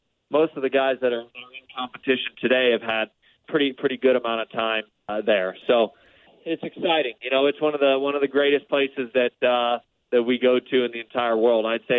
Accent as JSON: {"language": "English", "town": "Columbus", "region": "Ohio", "country": "United States", "said": "I'm from Columbus, Ohio, so Mid-Ohio is special."}